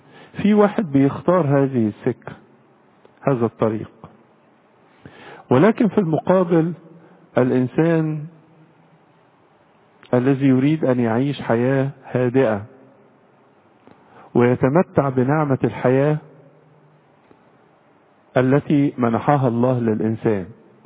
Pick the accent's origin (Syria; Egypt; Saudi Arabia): Egypt; بالنسبة لنا كمصريين